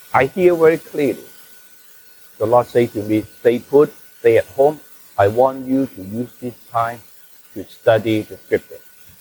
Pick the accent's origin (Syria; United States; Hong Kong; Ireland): Hong Kong; I come from Hong Kong, you know what I mean.